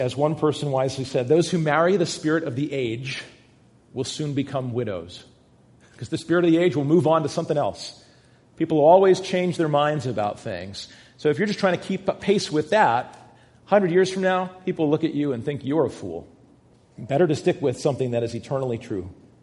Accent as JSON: {"language": "English", "town": "Wenham", "region": "Massachusetts", "country": "United States", "tie": "born or raised there", "said": "my hometown of Wenham, Massachusetts"}